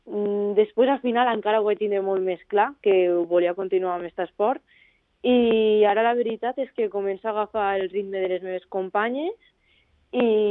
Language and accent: Catalan; Móra d'Ebre, Catalonia, Spain; Vaig començar a Móra d'Ebre, al circuit del meu poble.